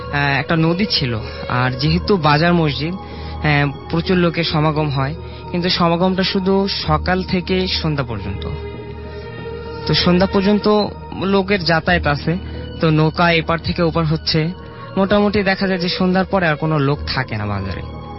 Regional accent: Dhaka, Dhaka Division, Bangladesh; আমি মিরপুর এক থেকে এসেছি।

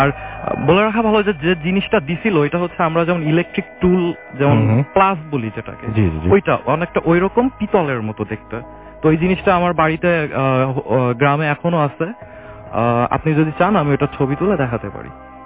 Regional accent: Boalmari, Dhaka Division, Bangladesh; now in Dhaka, Bangladesh; আমার home district হচ্ছে ফরিদপুরে, ফরিদপুরের বোয়ালমারী থানা।

